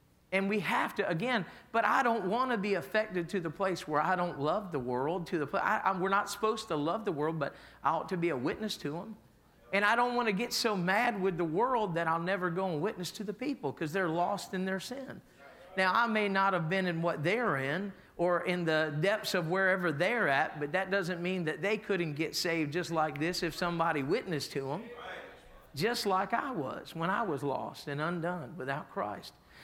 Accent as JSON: {"language": "English", "country": "United States", "said": "I was born with the privilege of freedom of being an American"}